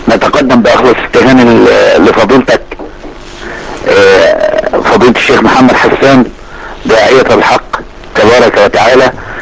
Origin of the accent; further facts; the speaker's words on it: Dimo, Faiyum Governorate, Egypt; عن نفسي وعن أهل قريتنا الحبيبة دمو مسقط رأس شيخنا الجليل.